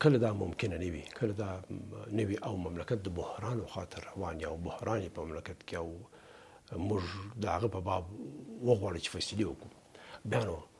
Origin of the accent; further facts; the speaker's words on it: Afghanistan; زه د افغانستان یو فرد یم